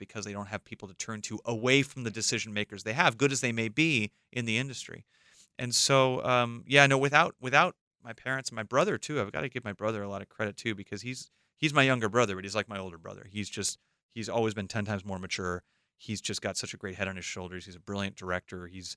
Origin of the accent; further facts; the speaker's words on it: Los Angeles, California, United States; You know, I grew up in Los Angeles. I found myself in show business as a teenager